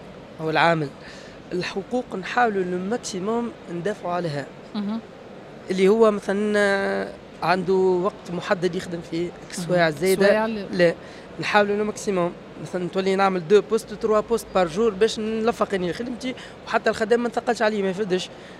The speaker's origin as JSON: {"language": "Arabic", "country": "Tunisia", "said": "عندنا في تونس"}